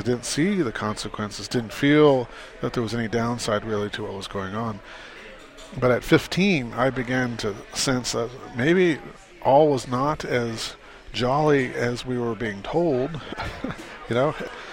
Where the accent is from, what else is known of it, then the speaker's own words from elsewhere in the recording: Phoenix, Arizona, United States; I watched it happen growing up in Phoenix.